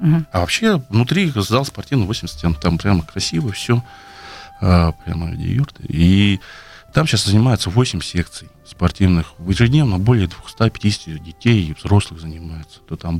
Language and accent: Russian; Sotnikovo, Russia; Я сам коренной житель села Сотникова, там родился, ходил в детский сад, в школу, занимался там спортом.